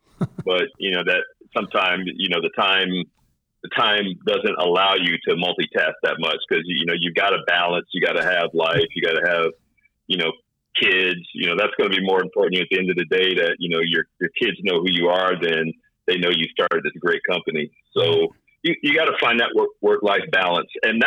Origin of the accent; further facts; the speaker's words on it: Chicago, Illinois, United States; I'm from Chicago, so lots of people, lots of problems to solve.